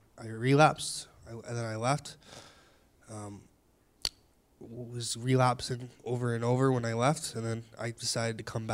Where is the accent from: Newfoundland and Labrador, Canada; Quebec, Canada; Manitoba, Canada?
Manitoba, Canada; Winnipeg; I'm from Winnipeg, Manitoba, and I'm 19 years old.